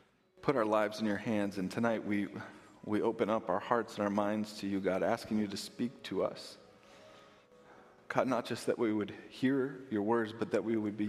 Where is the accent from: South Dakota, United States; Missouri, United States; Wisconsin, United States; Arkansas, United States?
Wisconsin, United States; Kenosha; when they came back here to Wisconsin, where I grew up in Kenosha